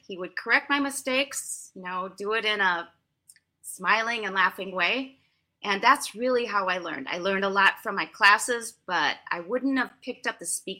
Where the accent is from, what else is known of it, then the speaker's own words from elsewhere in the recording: Minnesota, United States; Well, when I was growing up in Minnesota, my father taught me German at home, and we also learned it at school